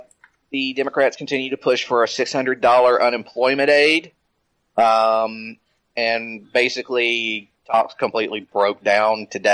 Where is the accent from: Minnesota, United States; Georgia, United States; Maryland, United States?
Georgia, United States; Now we got a couple of stories from my home state of Georgia.